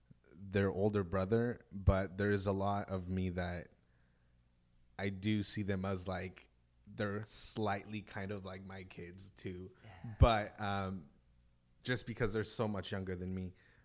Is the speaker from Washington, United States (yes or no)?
yes; Washington, United States; also born or lived in Mexico; I was born in Mexico. I grew up there for the first 8 years of my life. And then my mom married my stepdad and we moved up to Washington. I was there for basically up until graduating high school. Same school. It's a K-12, super small town